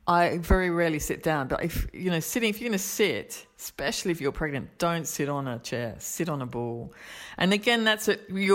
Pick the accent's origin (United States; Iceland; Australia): Australia; I'm Australian